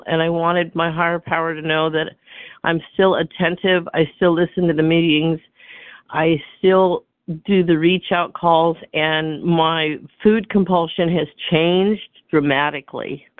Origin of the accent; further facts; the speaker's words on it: California, United States; I'm from California